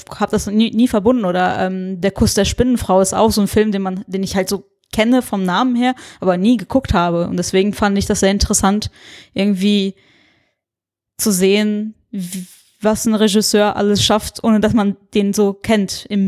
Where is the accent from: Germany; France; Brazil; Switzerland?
Brazil; ich bin in Brasilien aufgewachsen